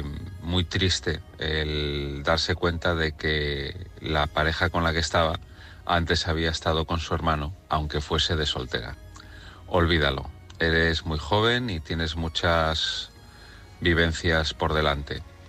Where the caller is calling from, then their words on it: Asturias, Spain; de Asturias.